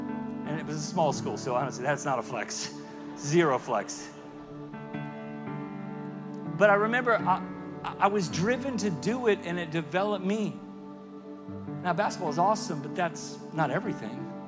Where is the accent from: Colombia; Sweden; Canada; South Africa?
Sweden; English is a second language; now in United States; I was from Sweden, where the only thing that's a big deal is soccer and ice hockey and Swedish fish